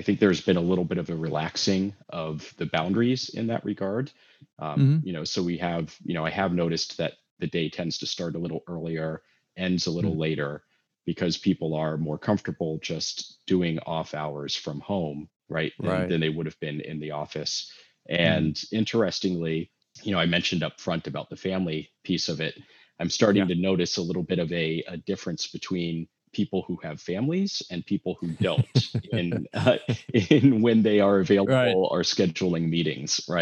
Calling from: Los Angeles, California, United States; I am calling in from sunny California, Los Angeles, California.

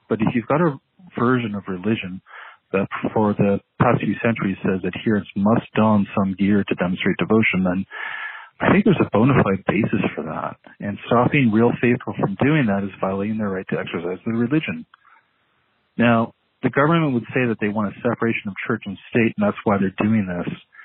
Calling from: Toronto, Ontario, Canada; from Toronto.

